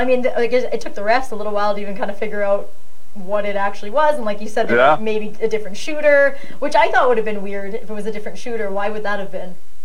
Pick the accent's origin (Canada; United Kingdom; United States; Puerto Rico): Canada; Vancouver, British Columbia; who's also from my hometown in Vancouver.